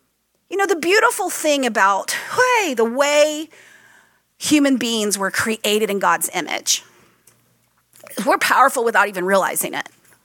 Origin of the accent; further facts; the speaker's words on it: Texas, United States; I'm from Texas originally, so I'll break out of y'all every once in a while, right?